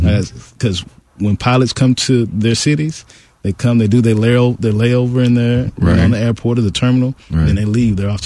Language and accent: English; Houston, Texas, United States; I grew up, like I said, I grew up in Fifth Ward. I played basketball.